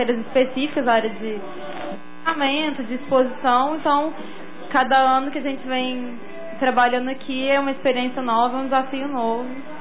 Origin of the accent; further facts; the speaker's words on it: São Sebastião do Paraíso, Minas Gerais, Brazil; Eu sou de São Sebastião do Paraíso.